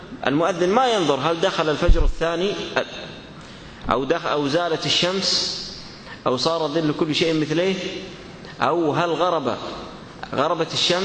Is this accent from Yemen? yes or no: no; Saudi Arabia